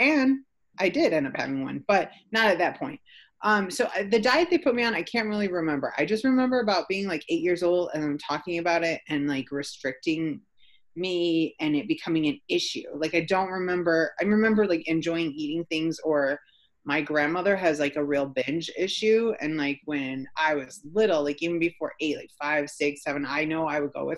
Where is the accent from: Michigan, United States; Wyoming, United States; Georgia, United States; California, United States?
Michigan, United States; Mount Pleasant; Okay, so I'm from Michigan, from like middle Michigan. Mount Pleasant is where I grew up. It's like a tiny town that people only know now because the casinos became a thing and you can gamble there.